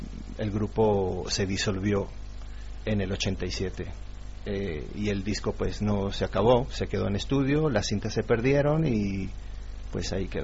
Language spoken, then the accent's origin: Spanish; Venezuela; moved away; Cuando me fui de Venezuela en el año 1989, me fui a vivir para Italia, en Florencia.